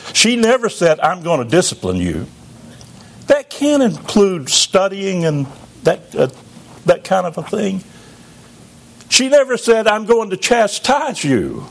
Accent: Georgia, United States; I live in North Georgia now, Northeast Georgia, but I grew up in South Georgia, and it's a world of a difference between North Georgia and South Georgia.

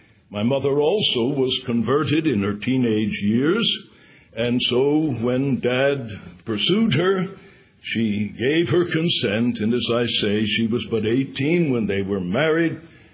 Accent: Alexandria, Virginia, United States; I was born in Virginia. And that gives me some standing. Immediately, I don't tell them Alexandria unless they ask me, because that's just barely over the Mason-Dixon line. But I am a native-born Virginian

